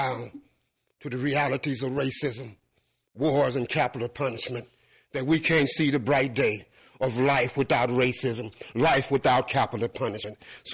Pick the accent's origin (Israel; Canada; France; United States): United States; tell my story as a young man growing up in America.